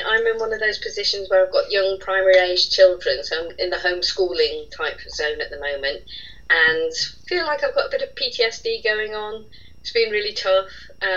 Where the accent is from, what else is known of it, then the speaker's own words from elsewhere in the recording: Yorkshire and the Humber, United Kingdom; And I'm from that area of the world. I'm from the South Yorkshire, Derbyshire border. And my parents retired to a place just down the road from Baslow